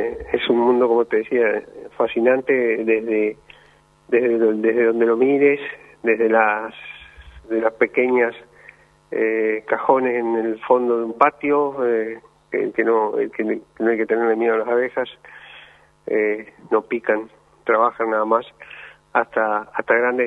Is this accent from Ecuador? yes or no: no; Argentina; tenemos que, como argentinos, tenemos que descubrir más